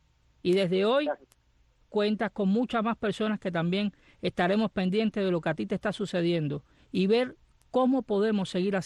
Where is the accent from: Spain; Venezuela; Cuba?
Cuba